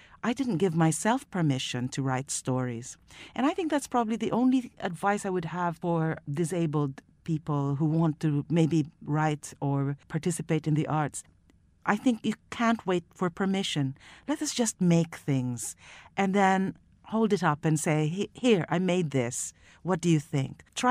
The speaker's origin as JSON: {"language": "English", "town": "Manila", "region": "Metro Manila", "country": "Philippines", "tie": "born or raised there", "said": "But the funny thing about growing up in a place like the Philippines is there was no publishing in the Philippines when I was growing up"}